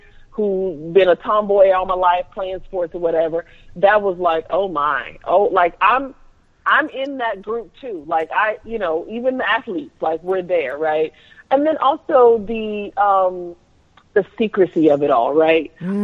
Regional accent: Houston, Texas, United States; I'm in the Beehive. I'm from Houston.

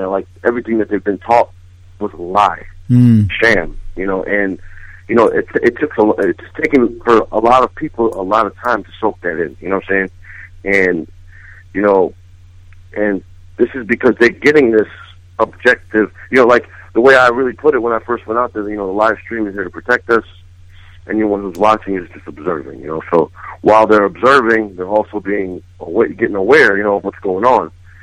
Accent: United States; I am American. I have a right to do this.

